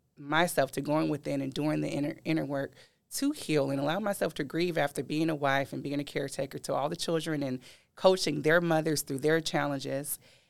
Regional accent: California, United States; I'm from California, and I was in the middle of a divorce.

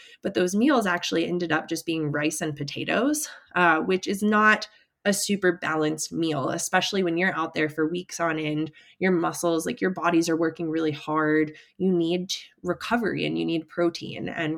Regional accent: United States; And as an American, when I go to a restaurant and order a glass of water, I've gotten a lot of very weird looks

